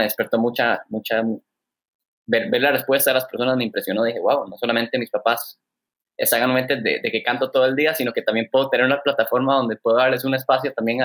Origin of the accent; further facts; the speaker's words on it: Costa Rica; Yo como tico no me identifico tanto porque yo nací aquí toda mi vida